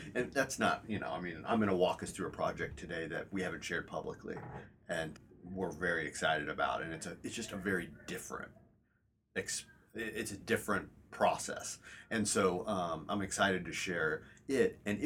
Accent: Kansas City, Kansas, United States; I'm a kid from Kansas. I'm born and raised in Kansas City, live in Kansas City.

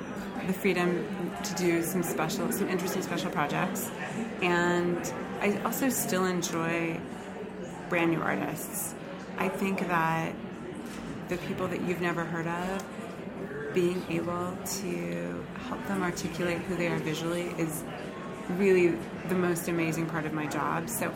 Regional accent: Texas, United States; I grew up in Texas, and we would go to the Houston Rodeo.

